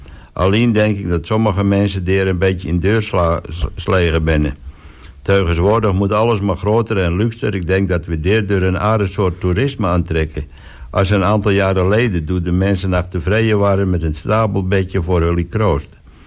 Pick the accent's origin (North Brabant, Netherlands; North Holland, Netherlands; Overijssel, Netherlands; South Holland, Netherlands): North Holland, Netherlands; Slootdorp; En ik ben opgegroeid in Sloodorp, een klein dorpje in de kop van Noord-Holland.